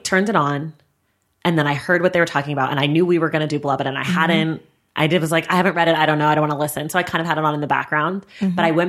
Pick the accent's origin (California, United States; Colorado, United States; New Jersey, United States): California, United States; I grew up in the Bay Area, which mm-hmm. is like very performative in its wanting to embrace multicultural and mixedness.